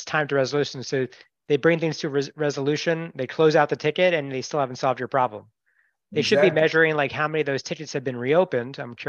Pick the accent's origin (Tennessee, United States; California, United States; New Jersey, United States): New Jersey, United States; Westfield; also born or lived in New York; Well, I grew up in Westfield, New Jersey. I was born in New York.